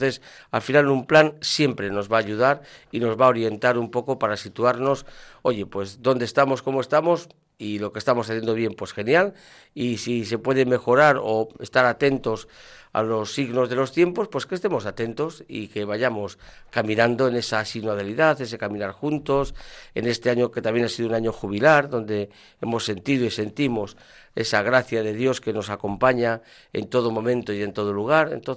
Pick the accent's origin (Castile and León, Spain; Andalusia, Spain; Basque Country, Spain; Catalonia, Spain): Basque Country, Spain; Ermua; que está en mi pueblo, está en Ermua, está allí, está muy contento.